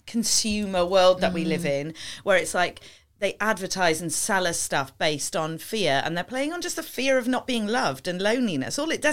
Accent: Wales, United Kingdom; now in London, United Kingdom; I'm from Wales

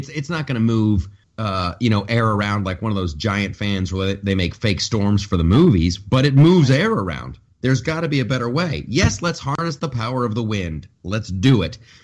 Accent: United States; Like, as an American, that's just one of the things I demand.

